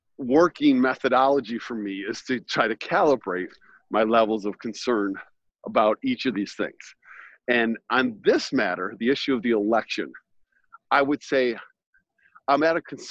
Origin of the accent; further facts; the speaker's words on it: Detroit, Michigan, United States; So I grew up outside of Detroit, and a suburb of Detroit, and huge Detroit sports teams fan.